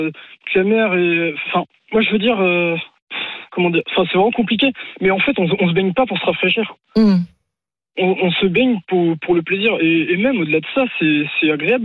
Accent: Machecoul, Pays de la Loire, France; Moi, je suis de Machecoul, mais là, je suis à Guérande.

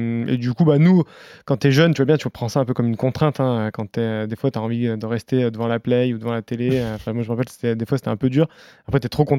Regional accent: Auvergne-Rhône-Alpes, France; Bah, quand j'étais jeune, bah, en Ardèche, déjà, c'est une région qui est un petit peu particulière.

